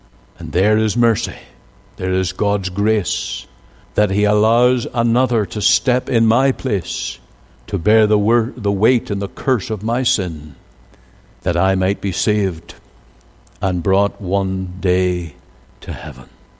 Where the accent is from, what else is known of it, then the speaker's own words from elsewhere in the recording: Northern Ireland, United Kingdom; In August 15th, 1988, in my hometown where I grew up, exploded a 500-pound bomb that was set by a group calling themselves the Real IRA.